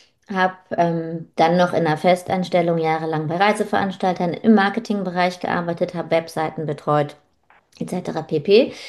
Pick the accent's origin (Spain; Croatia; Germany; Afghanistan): Germany; Northern Germany; Ich bin gebürtiges Nordlicht, also trete voll hier in meinen Ursprungsslang quasi ein.